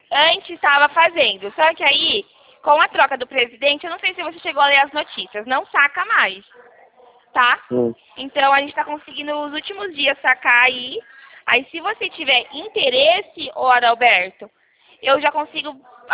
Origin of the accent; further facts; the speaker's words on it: Rio Claro, São Paulo, Brazil; eu sou de Rio Claro.